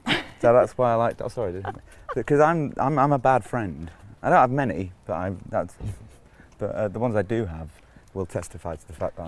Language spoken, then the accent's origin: English; Leeds, Yorkshire and the Humber, United Kingdom; No, I'm from Leeds.